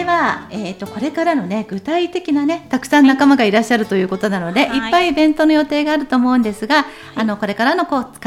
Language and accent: Japanese; Kanagawa, Japan; 私も、ね、神奈川に住んでまして、まあ、神奈川育ってるので